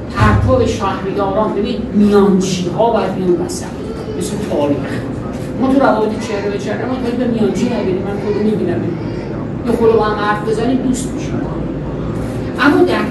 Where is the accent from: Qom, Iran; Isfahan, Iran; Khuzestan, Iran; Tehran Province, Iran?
Tehran Province, Iran; Tehran; حقیقتا تهران بیگانه ساز تو تهران هم بزرگ شدم